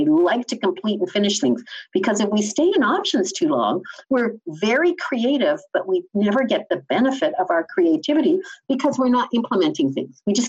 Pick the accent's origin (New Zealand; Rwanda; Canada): Canada; also born or lived in United Kingdom; Being a Canadian and also British, I would agree with that.